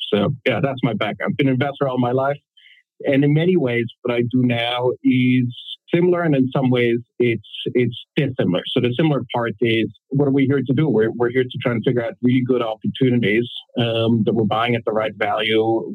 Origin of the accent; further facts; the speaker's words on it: Switzerland; moved away as an adult; also born or lived in Philadelphia / New York / London; I grew up in Switzerland, always wanted to live in the States and finally managed to do so for college. Went to school in Philadelphia and then managed to live in New York for a while, in London, and now here.